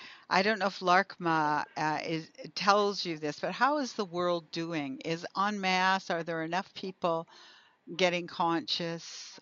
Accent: Canada; Well, I believe I'm not American, I'm Canadian, but I believe that America has the potential to be the light leader

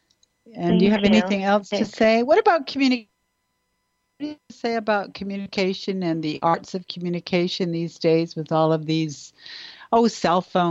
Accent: Canada; I was a girl from Canada.

